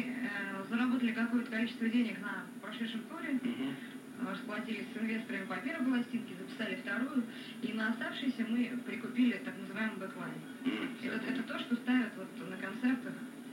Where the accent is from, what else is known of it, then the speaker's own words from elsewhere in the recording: Ufa, Bashkortostan, Russia; born there; Паша, я родилась в Уфе.